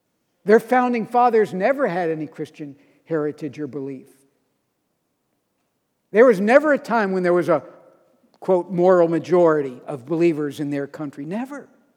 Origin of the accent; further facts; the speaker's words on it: United States; grateful and proud of our nation and the heritage that is ours as Americans.